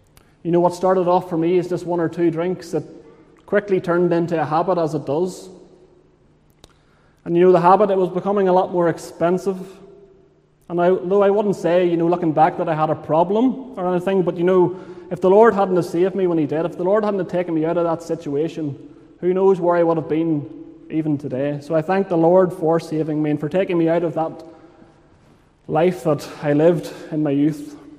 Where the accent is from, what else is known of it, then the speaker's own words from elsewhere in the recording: Northern Ireland, United Kingdom; I'm currently attending Liverpool Church, but as I'm sure you can tell, Mr. Park said this morning, I'm not a Scouser. Spent most of my life growing up in County Armagh here in Northern Ireland.